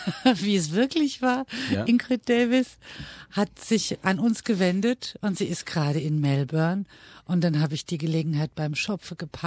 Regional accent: Darmstadt, Hesse, Germany; auch ich komme ja aus Darmstadt und da gibt's auch den regionalen Krimi.

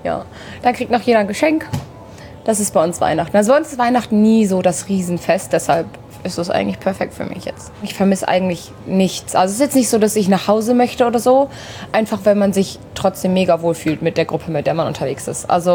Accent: Düsseldorf, North Rhine-Westphalia, Germany; now in Melbourne, Australia; ich bin 22 Jahre alt und eigentlich komme ich aus Düsseldorf.

